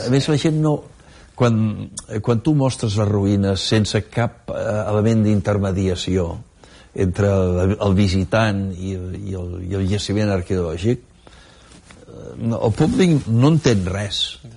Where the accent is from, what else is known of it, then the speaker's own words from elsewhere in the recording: Calafell, Catalonia, Spain; Soc de Calafell.